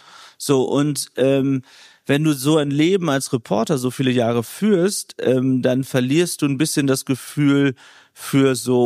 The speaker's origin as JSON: {"language": "German", "region": "Lower Saxony", "country": "Germany", "moved": "yes", "said": "warum ich da raus bin aus Ostfriesland."}